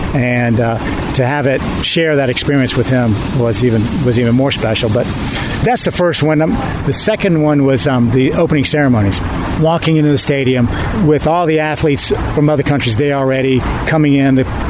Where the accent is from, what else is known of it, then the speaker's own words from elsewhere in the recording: Atlanta, Georgia, United States; You know, I grew up in Atlanta.